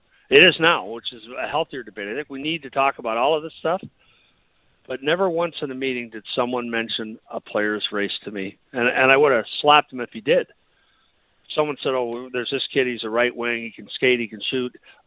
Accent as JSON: {"language": "English", "region": "Minnesota", "country": "United States", "tie": "born or raised there", "said": "I grew up in Minnesota, right? There was hardly any black kids at my school."}